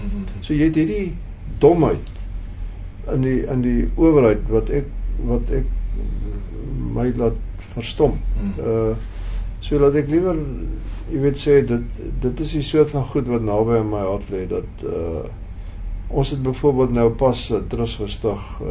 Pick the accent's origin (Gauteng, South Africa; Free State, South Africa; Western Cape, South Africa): Western Cape, South Africa; Ek het hier in die Weskaap groot geword